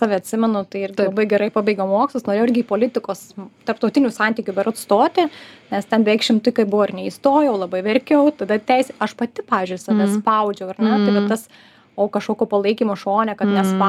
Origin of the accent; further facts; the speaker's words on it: Marijampolė, Marijampolė County, Lithuania; nes aš pati iš Marijampolės esu